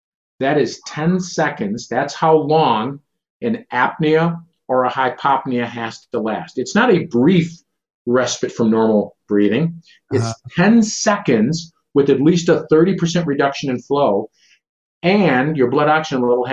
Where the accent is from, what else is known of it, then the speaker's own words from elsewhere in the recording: Midwest, United States; I'm sorry, I'm from the Midwest, and so are you. Our Midwestern diet, I need some more macaroni and cheese.